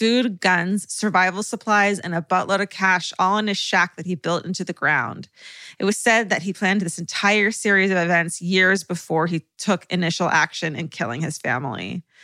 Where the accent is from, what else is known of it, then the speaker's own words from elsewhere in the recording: North Bend, Washington, United States; When I tell people I'm from North Bend, I'll often get the response, oh, so you're from Twin Peaks? And I just say yes.